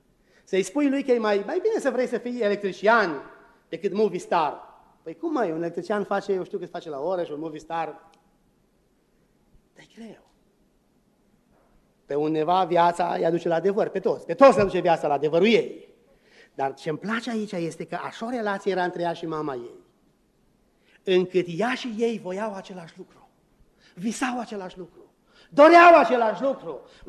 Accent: Romania; now in United States; Noi suntem din România, din lumea veche.

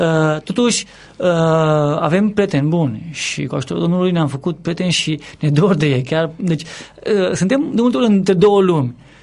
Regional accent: Arad, Arad County, Romania; În sensul că în român, în Arad, sunt arădean, sunt român 100%.

